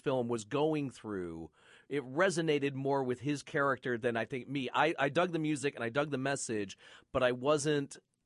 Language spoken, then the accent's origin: English; Flint, Michigan, United States; I grew up in Flint, Michigan.